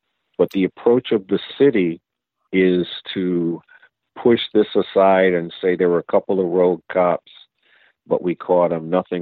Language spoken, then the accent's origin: English; Baltimore, Maryland, United States; I was born and raised in Baltimore and actually grew up only a little bit removed from the neighborhood where much of the activity went down over on Harlem Avenue in the Edmondson Village area over there.